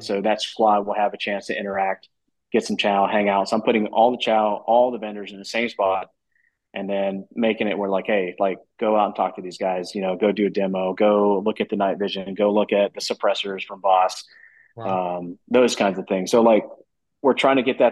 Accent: Trinidad & Tobago; I'm from Trinidad originally.

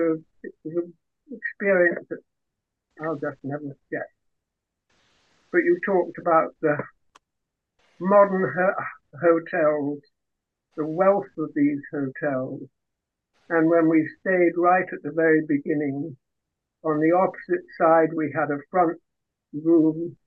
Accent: India; now in United States; Yes, I was born in India, up just in the foothills of the Himalayas.

